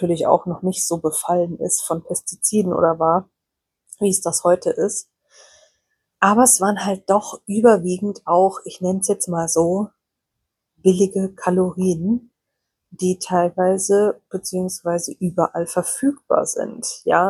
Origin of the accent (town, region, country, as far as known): Germany; born or raised there